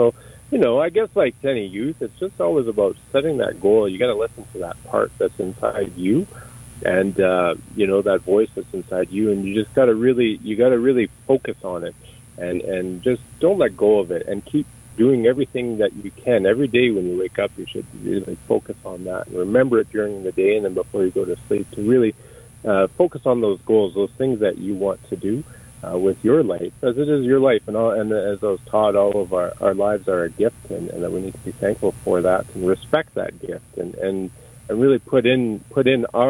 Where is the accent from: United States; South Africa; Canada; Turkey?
Canada; Calgary, Alberta; I grew up actually in the traditional territory of the Forest Lawn community here in Calgary. So I'm born and raised here in Calgary, and I graduated from the Plains Indians Cultural Survival School